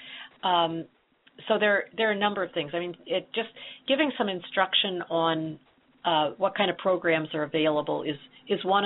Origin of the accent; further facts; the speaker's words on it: Dubuque, Iowa, United States; And I just remember one in Dubuque, which is kind of my hometown